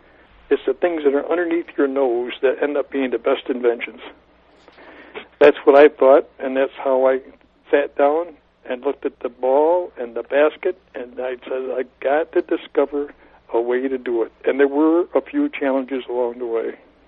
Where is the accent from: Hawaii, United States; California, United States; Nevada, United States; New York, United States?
New York, United States; Syracuse; Well, I was born and lived near Syracuse, New York. And, you know, that's home of snow, cold, asthma, and the Carrier Dome.